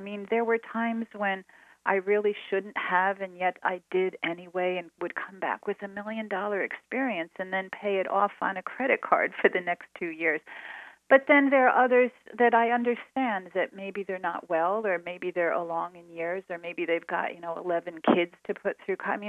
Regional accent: United States; as an American, I had never experienced in this country

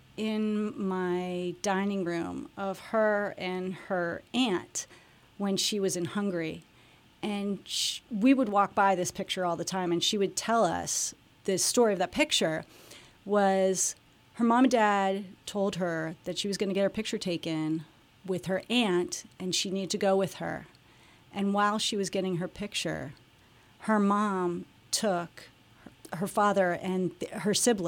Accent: Bethlehem Township, Pennsylvania, United States; Well, I grew up in Bethlehem Township.

